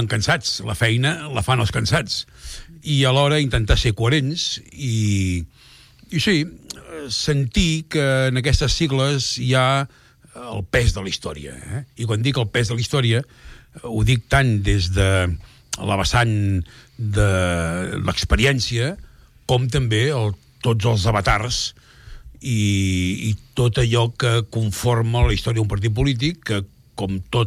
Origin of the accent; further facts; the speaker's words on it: Catalonia, Spain; almenys al Baix Llobregat, d'on soc jo